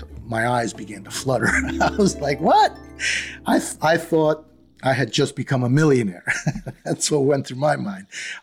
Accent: New York, United States; you know, I'm a New Yorker at heart and at speech. So I don't hold back.

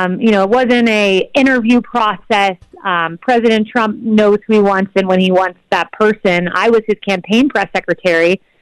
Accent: Plant City, Florida, United States; I grew up in Plant City, Florida, go to this Baptist church, and then I take that with me to the White House

